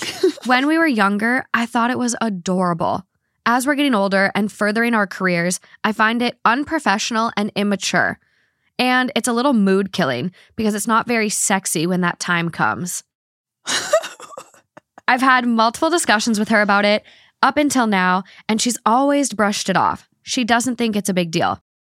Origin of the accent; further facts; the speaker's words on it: United States; We were both born and raised in America. We are both culturally and socially very Western / American.